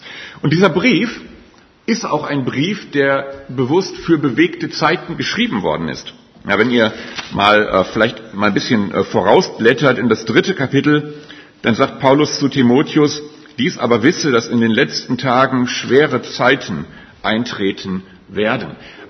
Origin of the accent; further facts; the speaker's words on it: Gummersbach, North Rhine-Westphalia, Germany; Ich komme aus Gummersbach, gehe dort in die Gemeinde in Gummersbach-Dümmlinghausen